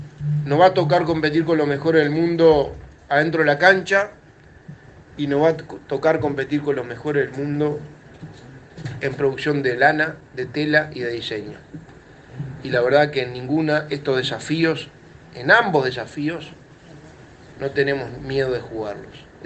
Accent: Uruguay; ir agregándole cosas que nos identifican como uruguayos y que nos hacen diferentes en el mundo

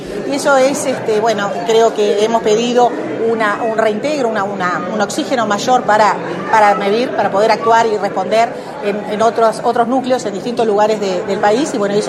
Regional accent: Artigas, Uruguay; estoy en mi tierra, digamos, acá en Artigas.

